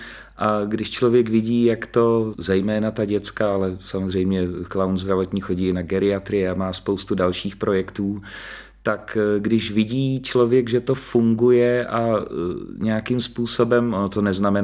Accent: České Budějovice, South Bohemian Region, Czechia; now in Šumava, Czechia; kam jsme se z Českých Budějovic, stále jsem velký patriot, vracím se sem

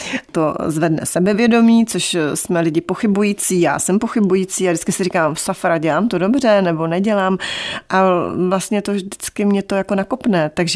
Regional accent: Moravian Wallachia, Czechia; a my to, já jsem z Valašska, my to tam tak máme.

